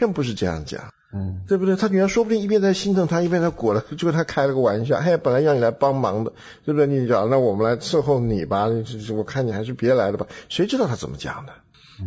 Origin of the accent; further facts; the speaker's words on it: China; 到底我们中国人讲的一些的孝道